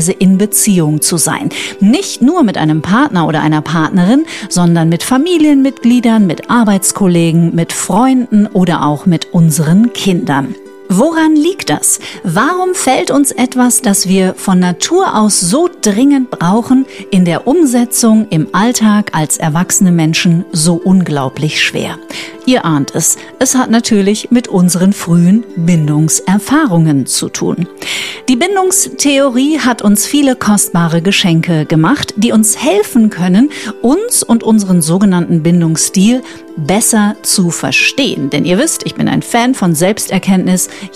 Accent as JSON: {"language": "German", "region": "Bavaria", "country": "Germany", "said": "Er hat mich zu Hause in meiner Heimat im Fünfseenland im schönen Oberbayern besucht"}